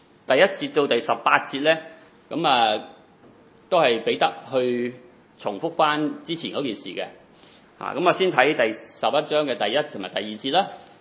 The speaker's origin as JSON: {"language": "Cantonese", "country": "China", "said": "即係我哋中國人就咩都食啦"}